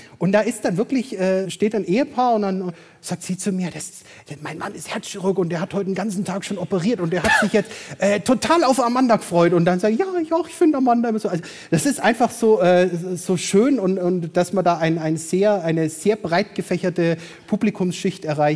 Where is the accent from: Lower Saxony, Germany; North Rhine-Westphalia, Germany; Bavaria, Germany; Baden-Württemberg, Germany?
Bavaria, Germany; Würzburg; ich komme ja aus Würzburg.